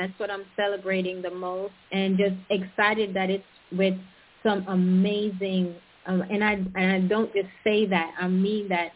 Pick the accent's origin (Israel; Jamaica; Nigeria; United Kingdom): Jamaica; now in United States; I grew up in Jamaica, and then I moved here, joined the military